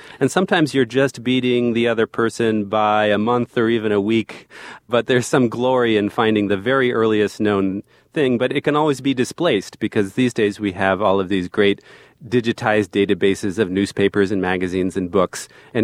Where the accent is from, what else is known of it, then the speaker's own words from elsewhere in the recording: New Jersey, United States; I was also born and raised in New Jersey.